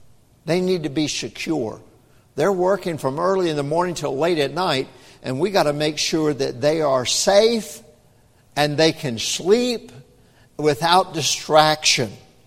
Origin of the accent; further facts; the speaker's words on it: the South, United States; I grew up in the South, and every once in a while I pastored in Arkansas